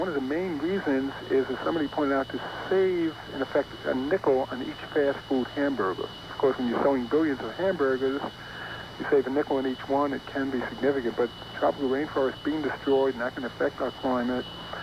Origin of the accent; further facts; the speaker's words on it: Staten Island, New York, United States; I come from Staten Island, where we have, unfortunately, the world's largest garbage dump.